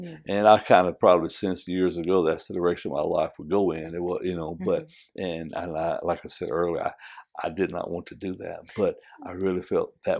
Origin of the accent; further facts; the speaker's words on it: Alabama, United States; I'm originally from Alabama.